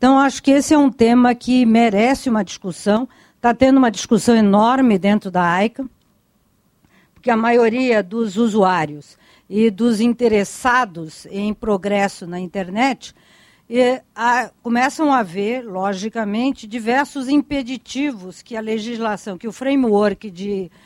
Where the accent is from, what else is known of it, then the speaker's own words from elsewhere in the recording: Brazil; e da Itália não, do Brasil mesmo